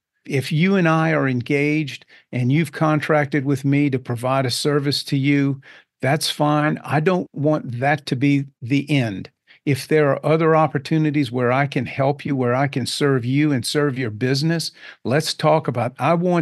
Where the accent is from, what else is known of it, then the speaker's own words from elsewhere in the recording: Crowley, Louisiana, United States; We grew up in Crowley, Louisiana, which is a small community near Lafayette, where I currently live, maybe a population of about 5,000 people at the time.